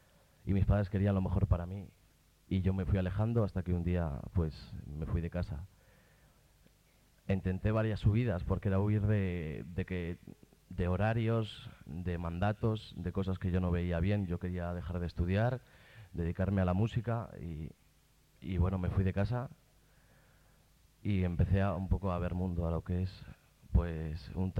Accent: Burgos, Castile and León, Spain; Yo nací, bueno, en una familia carismática hace 18 años. Yo soy de Burgos

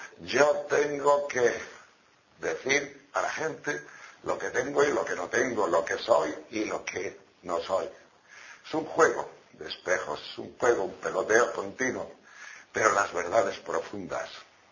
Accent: Spain; Es que yo soy español y no me suena eso.

